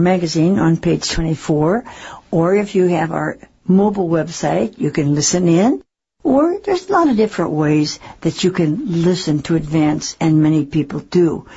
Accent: Seattle, Washington, United States; And I grew up in Seattle.

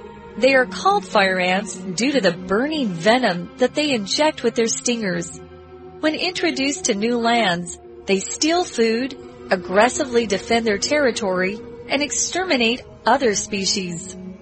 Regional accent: Arizona, United States; We have lots of ants where I grew up in Arizona for some reason.

